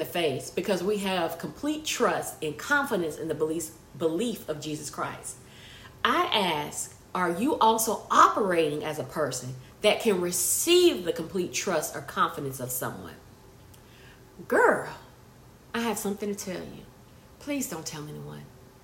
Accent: Montgomery, Alabama, United States; I am from Montgomery, Alabama. That is where I grew up.

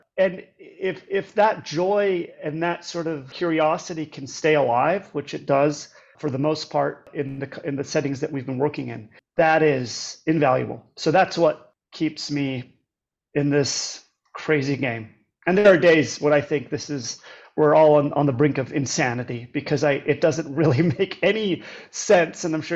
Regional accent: Austria; English is a second language; I grew up in Austria, and when I was 15, there was a production.

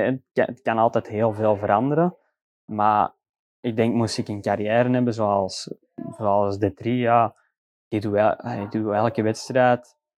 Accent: Belgium

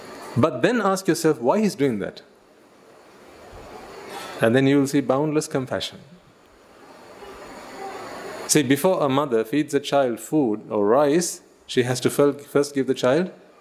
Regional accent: Sri Lanka; I'm Sri Lankan like no one else.

